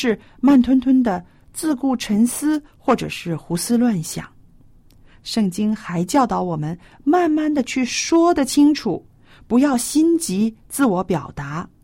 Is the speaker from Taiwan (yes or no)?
no; Guangdong, China; 包括我们广东人常常说的鸡同鸭讲